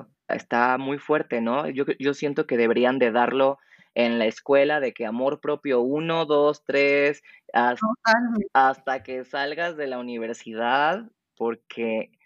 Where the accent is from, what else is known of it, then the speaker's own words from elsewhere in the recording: Mexico; amo México y soy re mexicana y jamás me voy a cansar de expresar el orgullo que siento por México